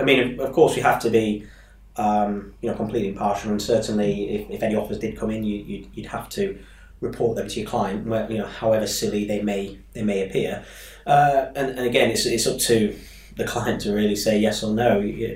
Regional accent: Hull, Yorkshire and the Humber, United Kingdom; came back to my hometown area, being Hull, and dealt with commercial agency, probably across the Hull and East Riding region.

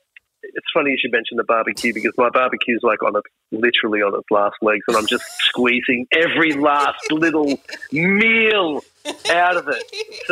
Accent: Frenchtown, New Jersey, United States; also born or lived in New York City; I grew up in spent the first 10 years of my life in a place called Frenchtown, New Jersey. You know, I was born in New York City

